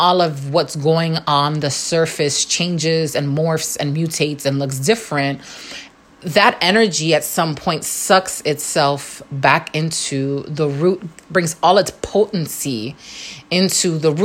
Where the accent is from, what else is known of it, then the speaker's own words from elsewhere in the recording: New York, United States; Winter, growing up in New York, being born and raised there with a severe winter and cold weather.